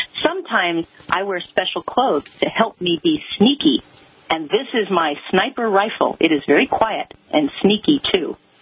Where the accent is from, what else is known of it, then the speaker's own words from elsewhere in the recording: Texas, United States; Well, I grew up in Texas. I know what "bless your heart" means